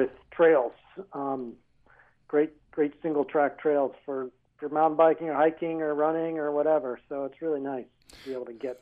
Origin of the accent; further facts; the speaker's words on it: Durango, Colorado, United States; I was born and raised there in Durango, and actually my ancestors go back quite a ways.